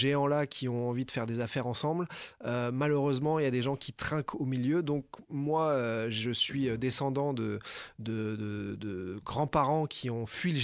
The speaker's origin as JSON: {"language": "French", "town": "Auxerre", "region": "Bourgogne-Franche-Comté", "country": "France", "tie": "born or raised there", "also_born_or_lived": "Hauts-de-Seine", "said": "je suis né dans les Hauts-de-Seine. Puis le travail de mes parents a fait que je suis parti m'exiler. Toute la famille du côté d'Auxerre"}